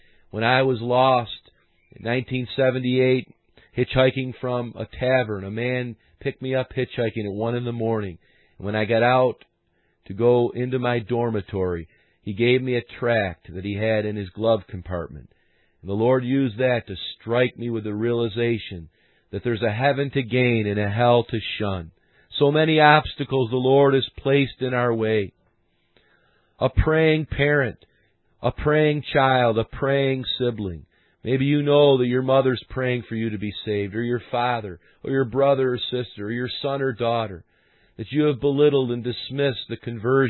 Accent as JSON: {"language": "English", "town": "Syracuse", "region": "New York", "country": "United States", "tie": "born or raised there", "said": "When I grew up in Syracuse"}